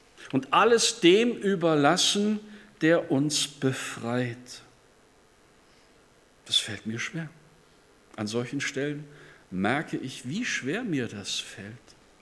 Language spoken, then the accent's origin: German; Bavaria, Germany; moved away as an adult; ich komme aus dem Allgäu. Mit 32 Jahren habe ich meine Heimat verlassen, um Theologie zu studieren